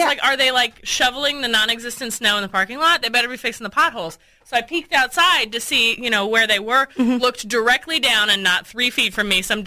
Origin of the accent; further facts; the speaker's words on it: Kentucky, United States; Kentucky.